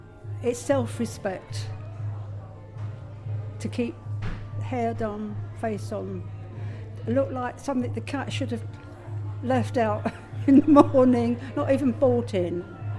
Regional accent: London, United Kingdom; I'm a Londoner, but I'm an East End girl.

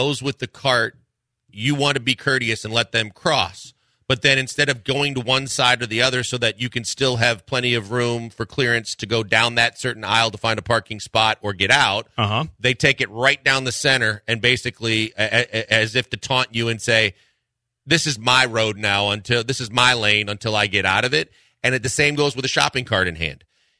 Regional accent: Midwest, United States; Me, especially growing up in the Midwest.

